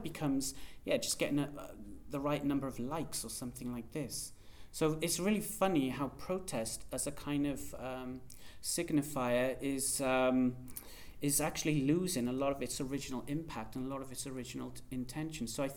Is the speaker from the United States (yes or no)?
no; Cardiff, Wales, United Kingdom; also born or lived in London; I come from Cardiff in Wales, right? And that is... There are some insanely rough areas there. And also living in London for like 15 years